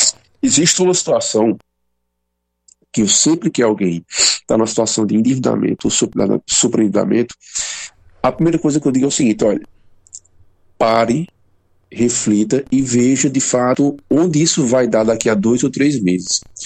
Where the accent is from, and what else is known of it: Brazil